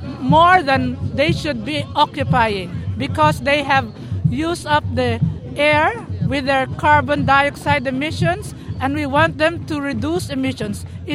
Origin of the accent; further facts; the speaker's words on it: Philippines; from the Philippines.